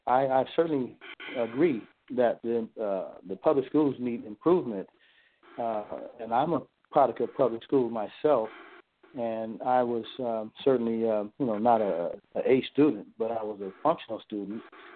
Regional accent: California, United States; now in Dallas, United States; here in Dallas, Texas now. I'm from California.

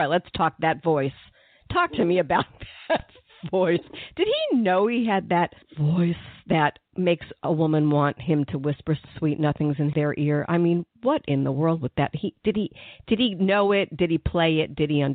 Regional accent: Englewood, New Jersey, United States; like me, I grew up in Englewood, New Jersey.

